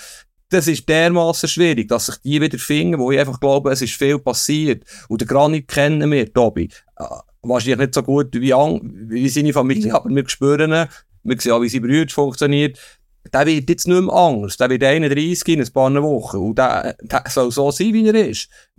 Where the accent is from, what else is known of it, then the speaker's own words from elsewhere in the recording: Switzerland; Und als Schweizer Fußballfreund, ja, er ist der Wichtigste.